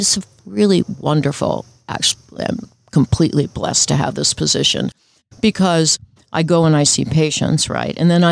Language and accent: English; Rome, Lazio, Italy; also born or lived in New York, United States; So I was born in the Bronx. And then what my mother did was toggle back and forth. So I grew up in Rome.